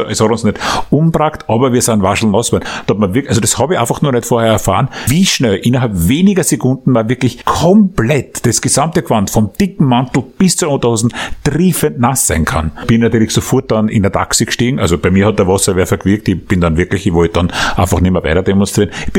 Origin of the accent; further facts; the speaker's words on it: Austria; Man hat sich als Österreicherin gefreut, wenn die Deutschen verlieren.